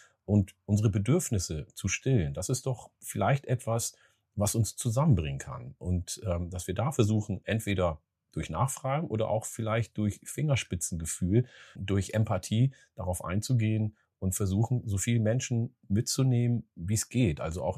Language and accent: German; Oromia, Ethiopia; in meiner Heimat in Oromia